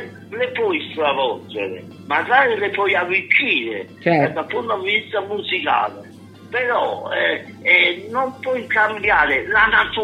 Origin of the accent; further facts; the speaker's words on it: Naples, Campania, Italy; now in Florence, Italy; io sono di Napoli, abito a Firenze